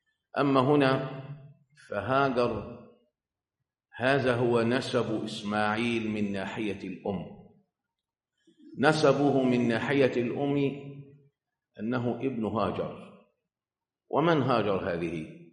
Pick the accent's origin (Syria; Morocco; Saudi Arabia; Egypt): Egypt; طبعا احنا كمصريين